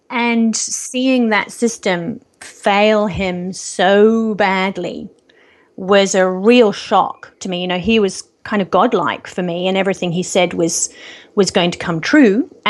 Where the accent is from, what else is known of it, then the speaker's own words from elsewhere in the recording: England, United Kingdom; now in New Zealand; I grew up in England. And in winter there, it just goes on and on and on, yeah.